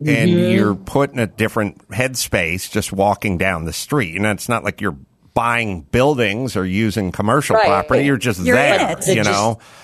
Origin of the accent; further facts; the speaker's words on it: North Hollywood, California, United States; I'm from North Hollywood. We don't.